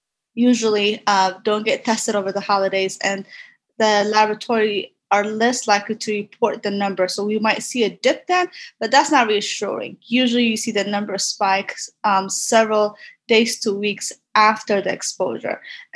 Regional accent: New York, United States; especially as a New Yorker

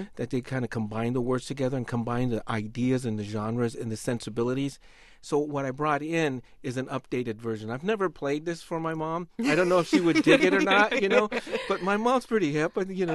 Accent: California, United States; I'm Mexican-American. I was raised in California.

